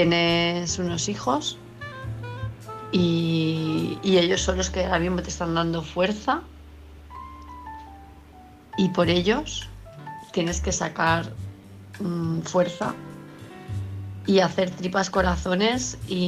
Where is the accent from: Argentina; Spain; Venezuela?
Spain; Palma de Mallorca, Balearic Islands; de Palma de Mallorca.